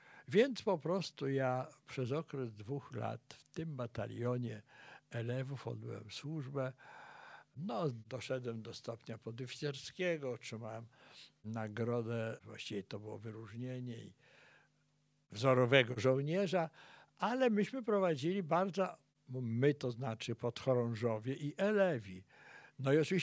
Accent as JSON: {"language": "Polish", "town": "Ostrowiec Świętokrzyski", "region": "Świętokrzyskie Voivodeship", "country": "Poland", "tie": "born or raised there", "also_born_or_lived": "Biała Podlaska", "said": "w Ostrowcu Świętokrzyskim, w którym się wychowałem, bo wprawdzie urodziłem się w Białej Podlaskiej, ale to był okres wojny, więc szybko z mamą wróciliśmy."}